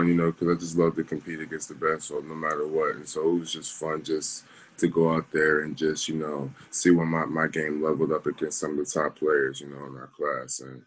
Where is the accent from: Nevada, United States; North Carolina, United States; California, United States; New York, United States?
North Carolina, United States; Charlotte; now in Baltimore, United States; I was born in Charlotte, so I knew Charlotte my whole life. And just coming up here to a whole different city, whole different area, it was really different